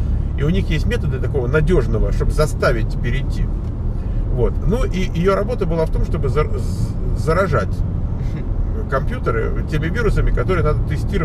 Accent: Moscow, Russia; moved away as an adult; Ты знаешь, в 20 лет я приехал в Киев из Москвы.

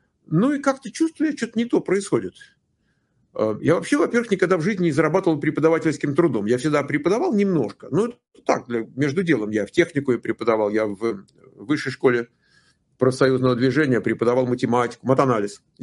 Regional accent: Moscow, Russia; moved away; Я родился в Москве, вырос, учился в хорошей физмат-школе.

